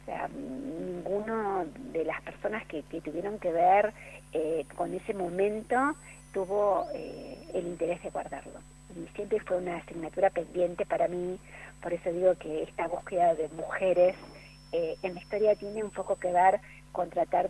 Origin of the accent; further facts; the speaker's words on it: Cinco Saltos, Río Negro, Argentina; born there; yo soy nacida en Cinco Saltos, en Río Negro